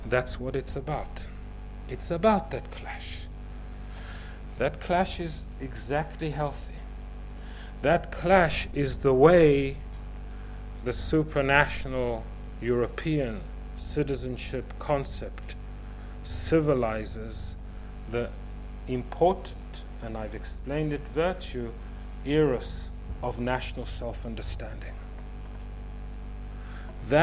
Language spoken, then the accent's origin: English; Scotland, United Kingdom; when I'm in London, I'm Scottish.